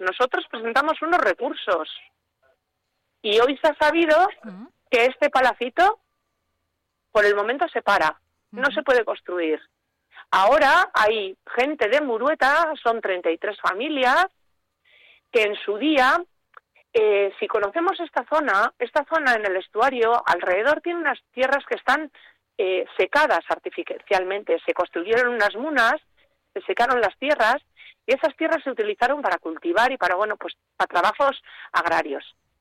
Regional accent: Bermeo, Basque Country, Spain; Yo soy de Bermeo.

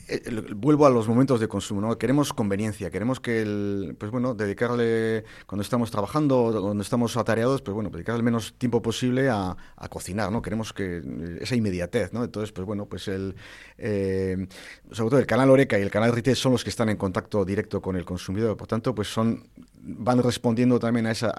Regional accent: Basque Country, Spain; como unos vascos, somos de hacer, de producir, de calidad

